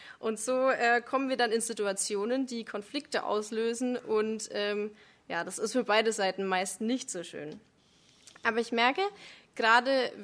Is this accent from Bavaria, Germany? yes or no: yes; Bavaria, Germany; ich komme ursprünglich aus Oberfranken, wie man das vielleicht auch hören kann